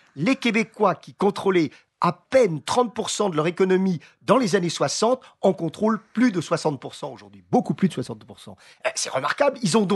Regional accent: France; je suis français

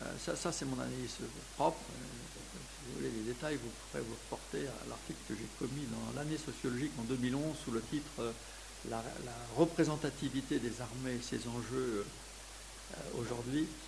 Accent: France; on peut le faire en tant que Français

